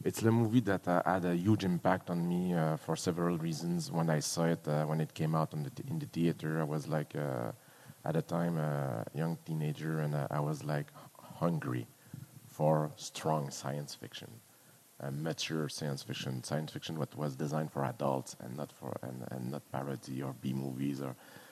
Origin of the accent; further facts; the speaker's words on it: Canada; The good news is I'm a Canadian.